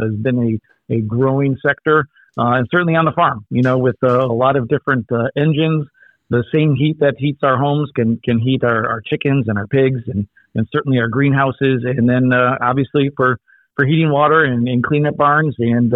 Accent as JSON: {"language": "English", "town": "Lansing", "region": "Michigan", "country": "United States", "tie": "born or raised there", "said": "But I was born and bred in Lansing, in the city, and had zero connection with farming."}